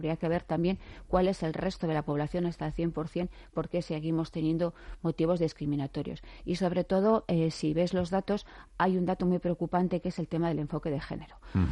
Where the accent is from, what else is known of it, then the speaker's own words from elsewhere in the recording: Basque Country, Spain; vernos como vascos y como vascas que somos.